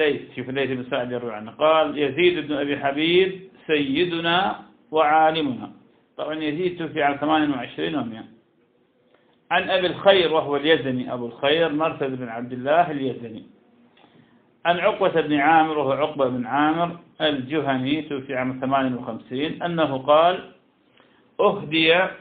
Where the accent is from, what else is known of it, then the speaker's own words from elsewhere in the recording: Iraq; يعني تكار عندنا في العراق